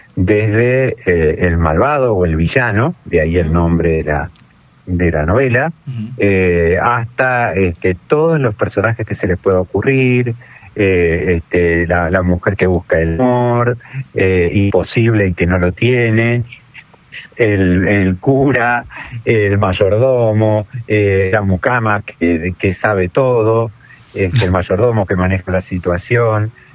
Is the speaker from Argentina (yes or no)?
yes; Paraná, Entre Ríos, Argentina; also born or lived in Santa Fe; si bien soy nacido en Santa Fe, soy oriundo de Paraná, donde viví gran parte de mi vida